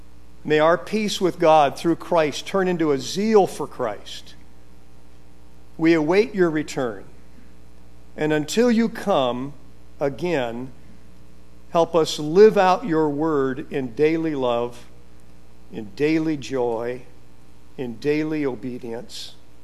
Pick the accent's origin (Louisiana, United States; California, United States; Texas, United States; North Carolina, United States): California, United States; And growing up in California, it wasn't hard for the teachers to find palm branches.